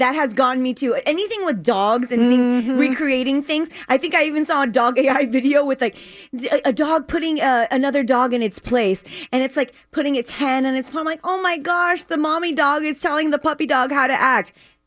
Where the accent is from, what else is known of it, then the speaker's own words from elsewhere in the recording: Philippines; Because I'm Filipino, and in the Philippines, it's huge, these beauty pageants.